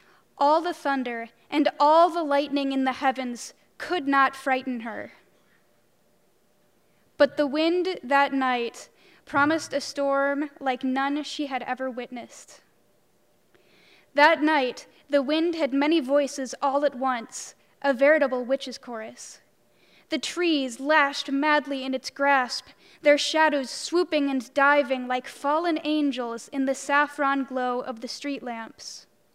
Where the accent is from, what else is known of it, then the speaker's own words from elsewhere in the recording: La Crosse, Wisconsin, United States; I'm from La Crosse, Wisconsin, but I live here on campus.